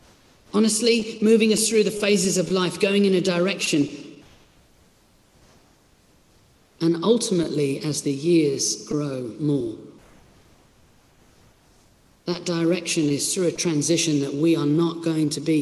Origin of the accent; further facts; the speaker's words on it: South West England, United Kingdom; accent: Cornish; I don't know how my Cornish accent is there. Sounding quite Dutch, I think.